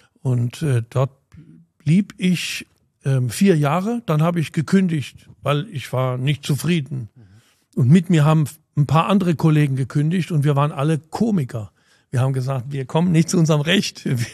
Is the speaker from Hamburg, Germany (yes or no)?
no; Heidelberg, Baden-Württemberg, Germany; Ich bin ja kein gebürtiger Frankfurter, ich komme aus Heidelberg. Ich habe dort ein Gymnasium besucht